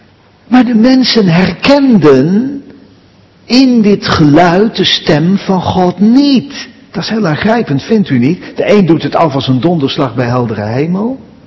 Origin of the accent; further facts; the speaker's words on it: Buren, Gelderland, Netherlands; born there; Ik ben zelf geboren in Buren in de Betuwe.